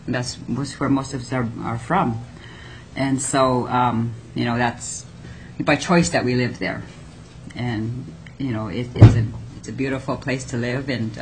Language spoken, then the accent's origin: English; Tanana, Alaska, United States; what it's like living out in rural Alaska. I've lived there all my life, born and raised in Tanana